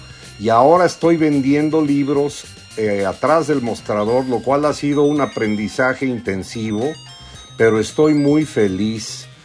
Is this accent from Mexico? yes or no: yes; Mexico; siendo mexicano